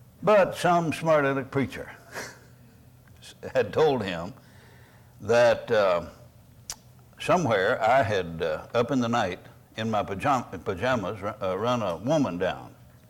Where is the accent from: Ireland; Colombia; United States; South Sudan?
United States; Kentucky; I'm from Kentucky. You know, we got grit.